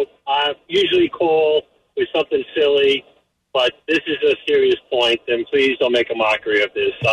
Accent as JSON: {"language": "English", "town": "Astoria", "region": "New York", "country": "United States", "tie": "born or raised there", "said": "I grew up in Queens. I grew up in Astoria, You know, 20 minutes from the stadium."}